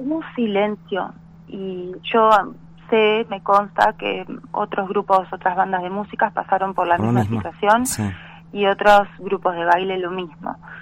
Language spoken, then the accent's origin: Spanish; Bariloche, Río Negro, Argentina; nosotros andanzas hace 7 años que estamos acá en Bariloche. Yo soy oriunda de Bariloche